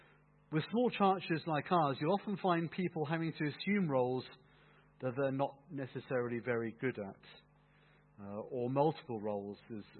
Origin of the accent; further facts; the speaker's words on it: England, United Kingdom; I grew up in the Anglican Church in a sleepy village in rural England.